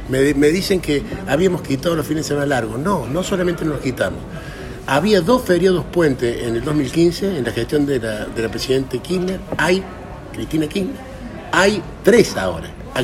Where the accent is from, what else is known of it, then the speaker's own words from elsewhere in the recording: Córdoba, Argentina; como cordobés, como hombre del interior que soy